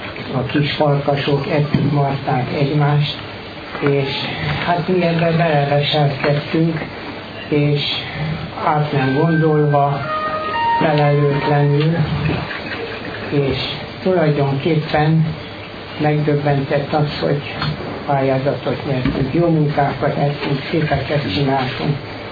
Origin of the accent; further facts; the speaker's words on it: Hungary; Ahogy magamat ismerem, és amilyen magyar vagyok, meg lelkes, én biztos ebben a társaságba kerültem volna